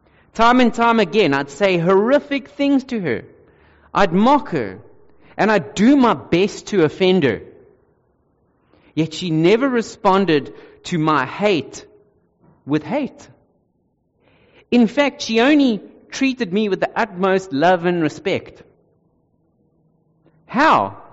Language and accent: English; South Africa; I'm a South African man. I'm going to say it the way I was taught.